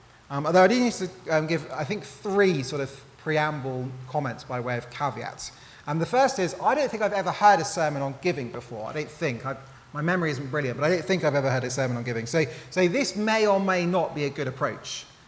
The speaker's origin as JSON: {"language": "English", "country": "United Kingdom", "said": "I won't tell you because I'm British and it's awkward."}